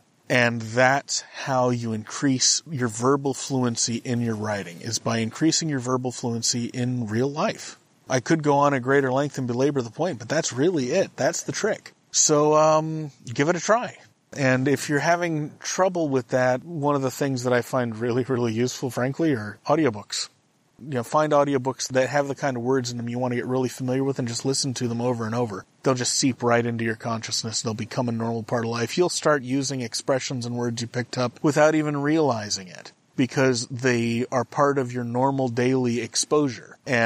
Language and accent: English; California, United States; also born or lived in Texas; I grew up in California and a little bit in Texas. I am not the least bit British except by distant ancestry.